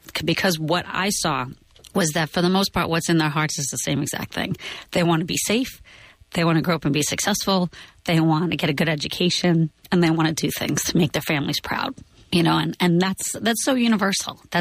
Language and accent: English; New York, United States; now in Bay Area, United States; For me, you know, I grew up in New York, and New York is extremely Zionist, extremely Zionist.